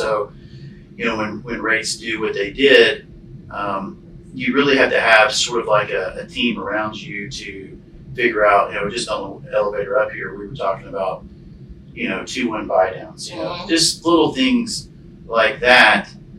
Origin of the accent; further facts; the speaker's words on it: Nashville, Tennessee, United States; now in Franklin, United States; So born and raised in Nashville. I grew up in the burbs. So I grew up on the north side of town, Gouldsville, Hendersonville area, but I've lived in Franklin for the last 25 or 30 years, I'd say.